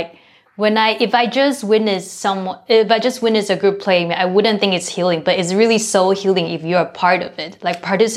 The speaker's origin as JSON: {"language": "English", "country": "Taiwan", "tie": "born or raised there", "said": "for me growing up in Taiwan"}